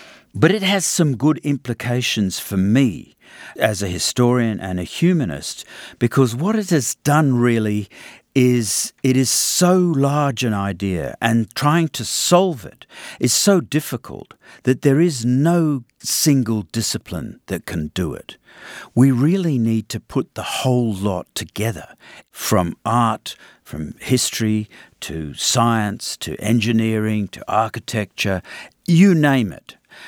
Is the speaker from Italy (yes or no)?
no; Australia; I'm an Australian environmental humanist or historian.